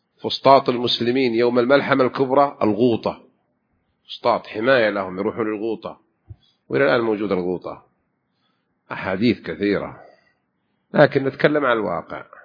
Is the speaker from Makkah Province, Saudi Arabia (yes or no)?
yes; Jeddah, Makkah Province, Saudi Arabia; كنت في جدة في ساحل البحر وهي هذه بلدي ومسقط رأسي جدة